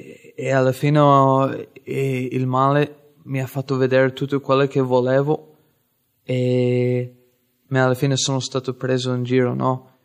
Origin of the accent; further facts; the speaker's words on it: Ireland; ho 23 anni, vengo dall'Irlanda.